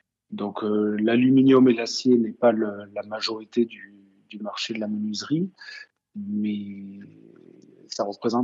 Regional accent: Toulouse, Occitanie, France; Et puis quand on est Toulousain

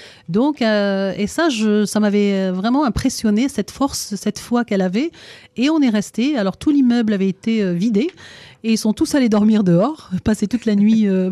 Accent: Oran, Oran Province, Algeria; born there; Oui, je suis née en Algérie. Dans une ville qui s'appelle Oran.

